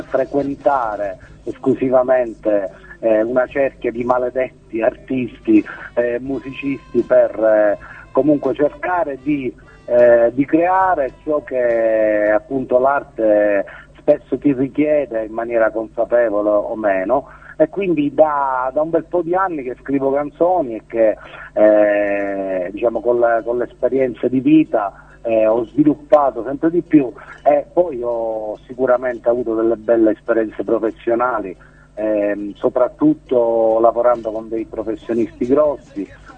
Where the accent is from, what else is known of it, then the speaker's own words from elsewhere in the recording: Palermo, Sicily, Italy; now in Rome, Italy; Sono un palermitano, vengo dalla lontana Sicilia, trapiantato a Roma, insomma, e faccio musica da tanto tempo.